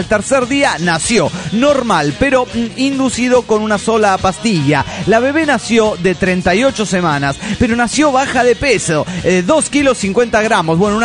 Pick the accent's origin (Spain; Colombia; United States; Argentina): Colombia; yo soy de Colombia